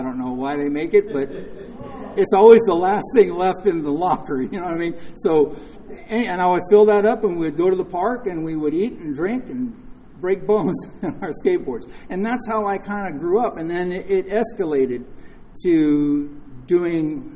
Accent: Hollywood, California, United States; So it all started for me in Hollywood. I was raised in Hollywood.

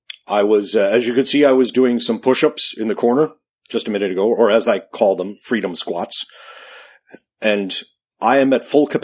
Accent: Topeka, Kansas, United States; Ma'am, I came from Topeka, Kansas. You can't get more American than that.

